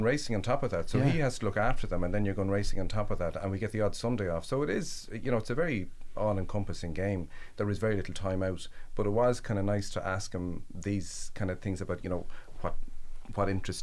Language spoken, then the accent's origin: English; Dublin, Leinster, Ireland; now in Meath, Ireland; I'm from Dublin, and I'm living in Meath over 20 years